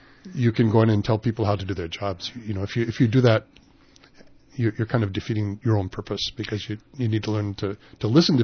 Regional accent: Bay Shore, New York, United States; born there; I was born in Bayshore Hospital in Long Island.

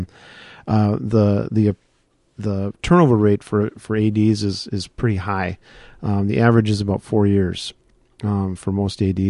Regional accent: Faribault, Minnesota, United States; me growing up in Faribault, it was a chance to come back close to home and be around my parents again

